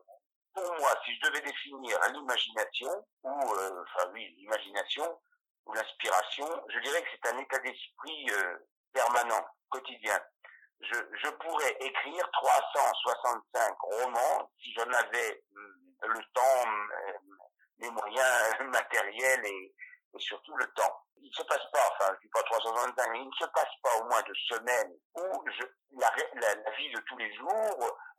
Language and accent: French; Grand Est, France; il y a aussi dans ce polar provençal un lien avec les Ardennes. Il y a souvent un lien, quelquefois ténu, mais un lien avec ma région d'origine.